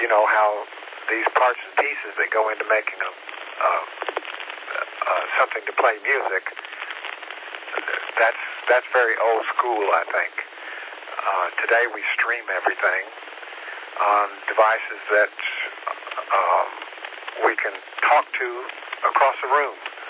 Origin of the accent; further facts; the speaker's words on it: Kingsport, Tennessee, United States; That would be Bristol, Johnson City, and my hometown of Kingsport.